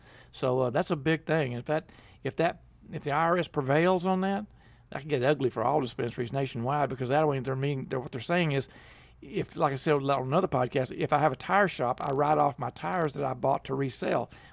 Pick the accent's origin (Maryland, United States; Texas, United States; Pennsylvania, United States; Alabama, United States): Texas, United States; Dallas; I'm from Dallas, dude. There's no hills in Dallas.